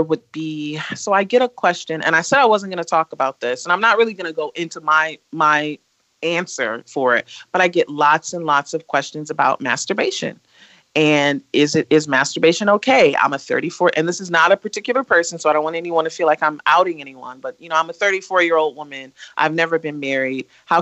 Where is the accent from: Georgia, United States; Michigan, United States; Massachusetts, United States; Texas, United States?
Michigan, United States; Detroit; Like I'm from Detroit and Detroit, like we talk smack and I can go there.